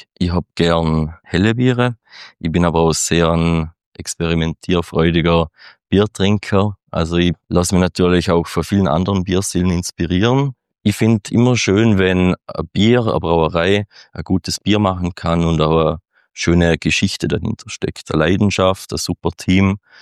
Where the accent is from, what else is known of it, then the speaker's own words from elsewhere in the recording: Vorarlberg, Austria; ich bin da ziemlich in der Nähe aufgewachsen